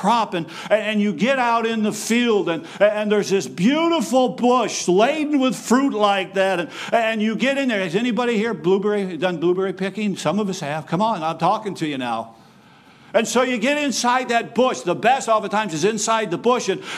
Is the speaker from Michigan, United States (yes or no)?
yes; Michigan, United States; born or raised there